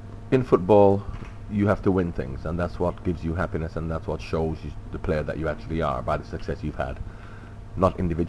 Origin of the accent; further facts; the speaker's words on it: Jamaica; now in Thailand; I'm from Jamaica. I grew up in Jamaica.